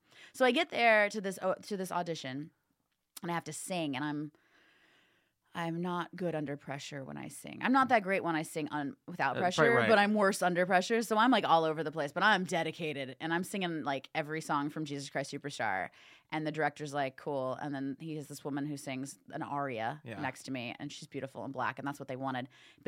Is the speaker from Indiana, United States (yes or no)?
yes; Indiana, United States; I'm from Indiana, so I'm still nice and not jaded yet.